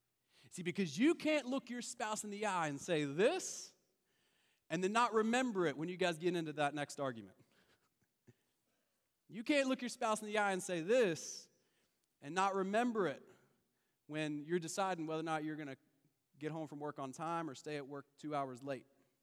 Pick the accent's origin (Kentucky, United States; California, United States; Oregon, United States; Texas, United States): Kentucky, United States; No, I'm from Kentucky, but don't be playing them jokes on me.